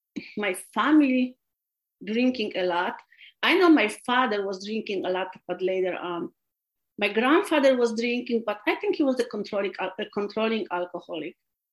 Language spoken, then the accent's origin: English; Poland; English is a second language; now in United States; So I was born, I was raised in Poland.